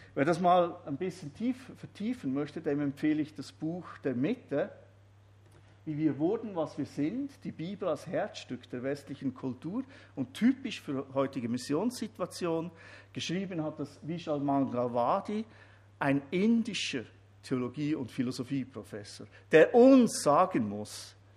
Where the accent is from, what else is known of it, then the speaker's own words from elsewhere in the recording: Bern, Switzerland; Ich bin ja Berner.